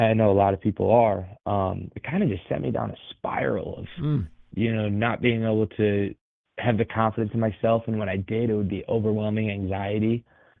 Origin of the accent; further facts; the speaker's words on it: Pittsford, New York, United States; Yeah, I am born and raised in Rochester, New York, specifically Pittsford, and I am the youngest.